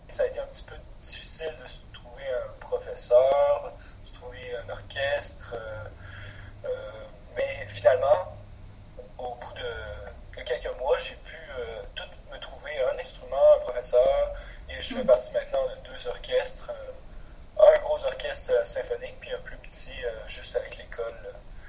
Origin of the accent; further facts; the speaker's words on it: Canada; Je suis vraiment un Canadien.